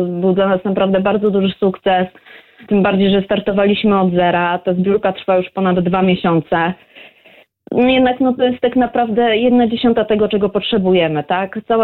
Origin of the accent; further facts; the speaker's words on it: Lublin Voivodeship, Poland; nie jestem z Lublina, tylko z powiatu ryckiego